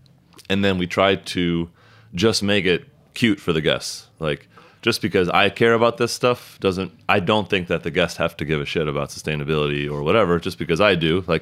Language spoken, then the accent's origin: English; Illinois, United States; So I grew up like about an hour south of Chicago